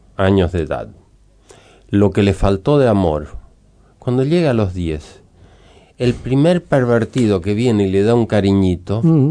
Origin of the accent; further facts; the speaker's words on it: Sweden; now in Uruguay; soy sueco, pero aquí en Uruguay